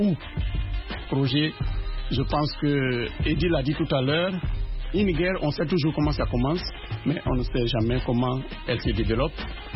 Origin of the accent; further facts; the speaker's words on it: Guinea; la Guinée, mon pays d'origine